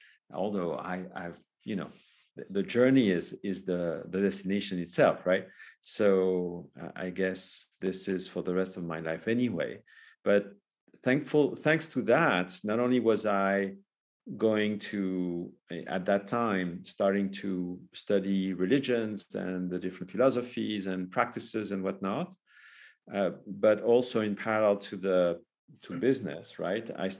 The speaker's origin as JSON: {"language": "English", "country": "France", "said": "I'm originally from France, indeed. So that's the place my family is coming from. And I travel between LA, Bali, and Paris most of the time."}